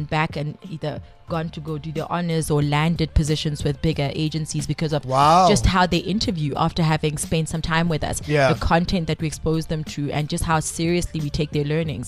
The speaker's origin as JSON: {"language": "English", "town": "Tweespreet", "region": "Free State", "country": "South Africa", "said": "So for the first four years of my life, from place called Tweespreet. A lot of people don't know it, but it's in the Free State"}